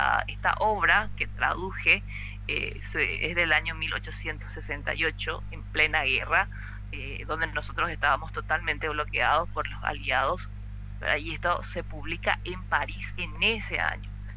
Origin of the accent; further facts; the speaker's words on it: Paraguay; Es decir, yo no soy la única paraguaya que lee y entiende francés, hay muchísimos, ¿verdad?